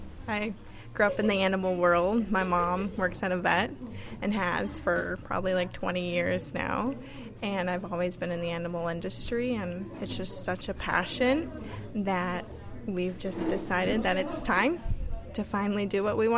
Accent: Sackville, Canada; We are from Sackville. We just moved here over a year ago.

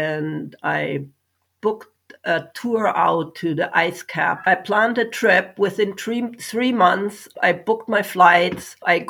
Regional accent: Germany; moved away as an adult; now in Canada; I was born in Germany in the Alps. I lived there till I was 21 years old and immigrated to Canada.

